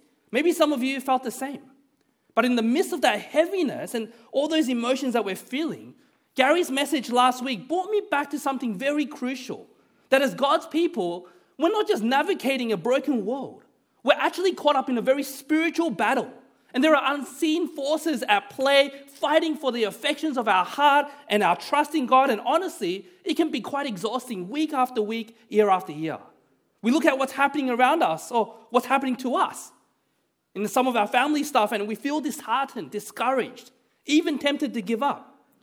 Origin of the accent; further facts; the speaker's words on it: Australia; and in my hometown, Australia.